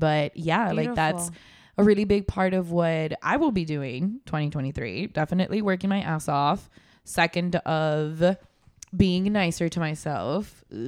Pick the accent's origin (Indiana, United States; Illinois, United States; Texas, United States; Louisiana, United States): Illinois, United States; Chicago; now in Laredo, United States; I mean, I am from Chicago. So I've lived there before. Yeah. But I haven't lived there as an adult.